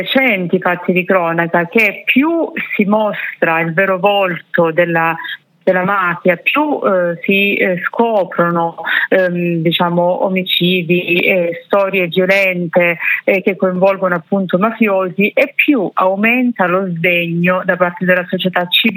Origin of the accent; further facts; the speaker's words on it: Cinquefrondi, Calabria, Italy; io sono di Cinquetroni, quindi parliamo di 10 chilometri di distanza